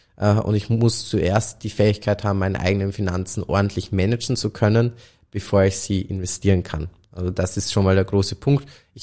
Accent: Austria; auch wenn es jetzt als Österreicher fast nicht sagen darf.

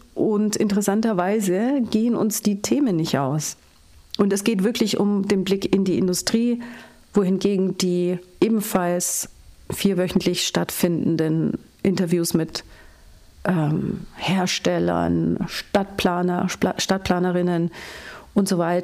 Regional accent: Bavaria, Germany; ich komme aus dem Allgäu

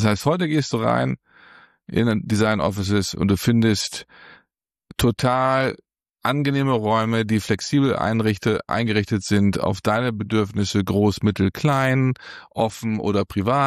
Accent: Wolfsburg, Lower Saxony, Germany; Ich bin in Wolfsburg aufgewachsen. Mein Vater ist nach seiner Zeit in Südamerika dort gelandet bei Volkswagen.

